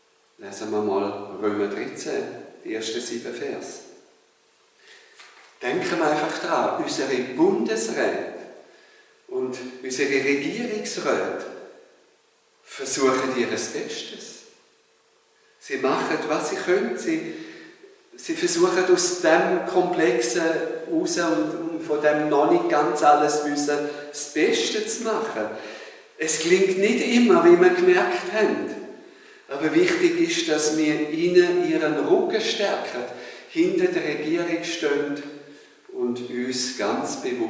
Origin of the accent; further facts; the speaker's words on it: Switzerland; Als Schweizer haben wir uns ja auch nicht dauernd in den Arm genommen und uns dauernd abgeküsst.